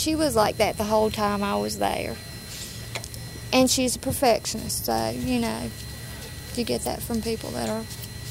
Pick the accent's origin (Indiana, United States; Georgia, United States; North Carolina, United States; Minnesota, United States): North Carolina, United States; born there; I was born here in Alamance County many years ago.